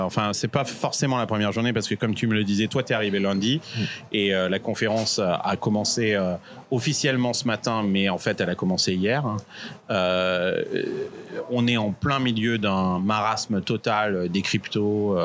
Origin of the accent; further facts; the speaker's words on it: France; born there; moi, je suis né en France, mais mes parents sont d'origine espagnole.